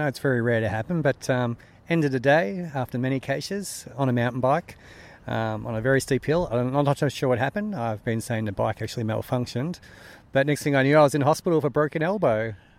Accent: Melbourne, Victoria, Australia; No, I'm Victorian. I'm from Melbourne.

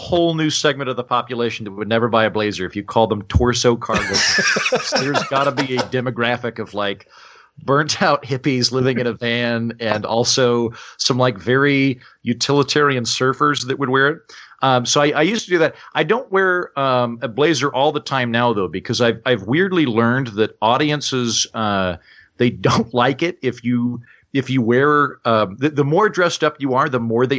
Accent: Oklahoma, United States; accent: Oklahoma; just sort of inadvertently gotten contact with my Oaky roots when I'm on stage, where I lean into my accent heavier than I do now when I'm talking to people in regular conversation

